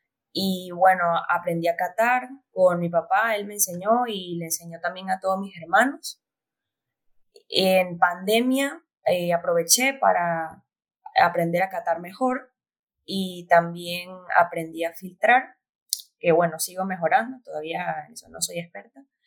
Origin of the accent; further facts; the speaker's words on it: Panama; soy panameña, tengo 16 años